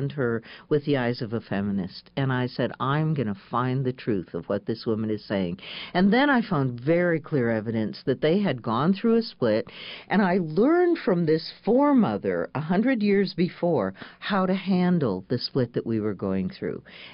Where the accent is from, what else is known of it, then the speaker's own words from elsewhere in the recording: Aberdeen, South Dakota, United States; She knew I grew up in Aberdeen.